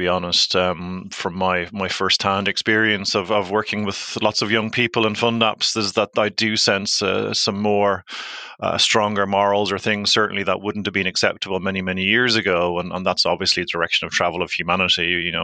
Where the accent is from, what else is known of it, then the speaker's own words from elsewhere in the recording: Ireland; accent: Irish; now in London, United Kingdom; Obviously, from my accent, I'm an Irishman, been in London for 15 years